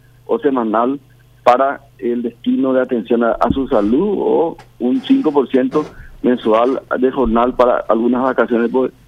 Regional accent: Paraguay; somos paraguayos

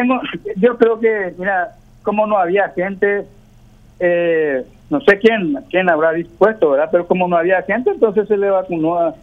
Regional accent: Paraguay; somos ciudadanos paraguayos y tenemos el derecho también de ser protegidos por el Estado

